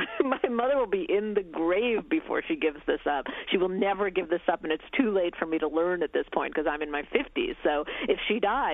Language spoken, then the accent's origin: English; Israel; now in United States; My parents were immigrants. We came over from Israel.